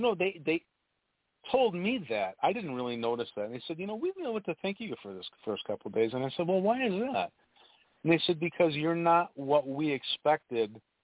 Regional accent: United States; My point is they heard that I was from America, and they really didn't.

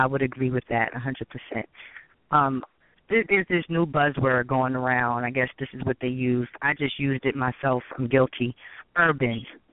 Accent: New York City, New York, United States; I love that whole urban artistic setting being from New York City.

